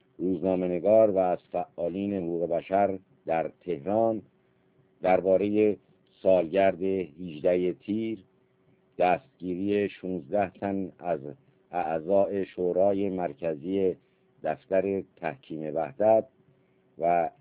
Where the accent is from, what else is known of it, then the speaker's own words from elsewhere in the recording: Iran; به عنوان یک ایرانی وظیفه ما این است که این جوانان عزیز کشور رو تنها نگذاریم